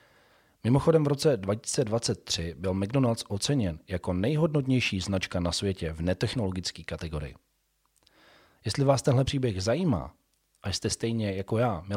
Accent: Pardubice, Pardubice Region, Czechia; že my vlastně jsme oba od Pardubic

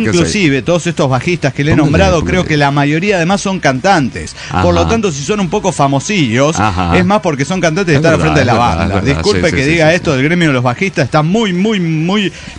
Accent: Saltillo, Coahuila, Mexico; de Saltillo, Coahuila.

